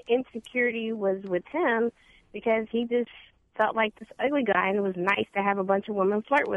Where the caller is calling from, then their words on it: Upper Marlboro, Maryland, United States; I'm calling from Upper Marlboro.